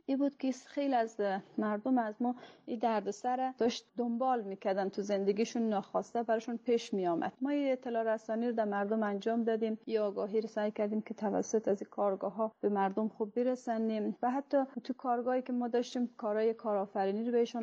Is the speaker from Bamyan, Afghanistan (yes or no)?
yes; Bamyan, Afghanistan; born there; بنده متولد بامیان هستم.